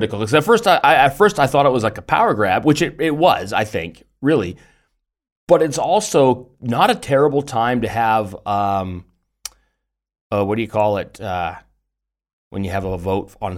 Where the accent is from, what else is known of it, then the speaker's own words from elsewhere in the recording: Canada; but also I'm Canadian still, so there is some skin in the game, just less than normal.